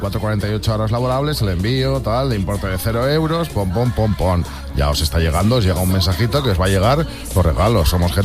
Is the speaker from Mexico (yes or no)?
no; Basque Country, Spain; quiero que gane el Alavés por lo que sea, porque es el equipo de mi tierra